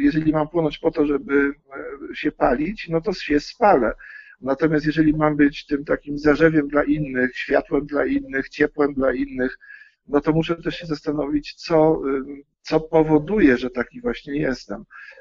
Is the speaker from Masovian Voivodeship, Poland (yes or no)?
no; Greater Poland Voivodeship, Poland; Wielkopolaninem. Mhm. Dla mnie praca od podstaw jest taka kluczowa.